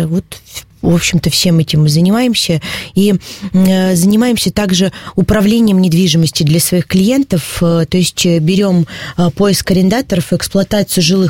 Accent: Perm, Perm Krai, Russia; я сама родилась в Перми, училась здесь в школе, и у меня здесь живет семья, близкие люди, друзья, приятели.

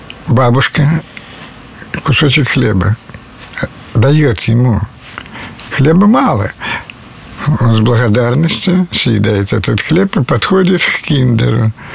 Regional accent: Oryol Oblast, Russia; born there; Это Орловская область, это 41-й год.

